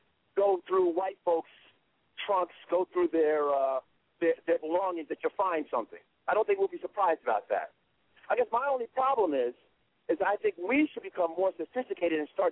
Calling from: New York, United States; Listen, I want to take a different take on this as a New Yorker.

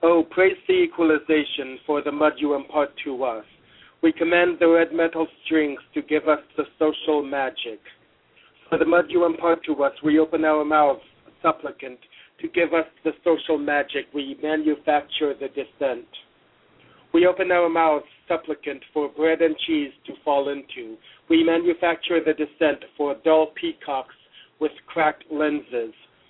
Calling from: Seattle, Washington, United States; I'm calling from Seattle.

